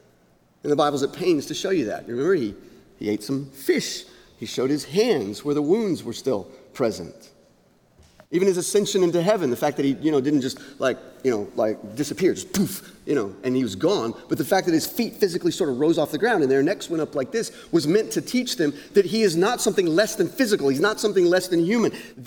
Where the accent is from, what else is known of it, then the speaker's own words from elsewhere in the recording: Texas, United States; I'm from East Texas, so fire ants are a thing for me.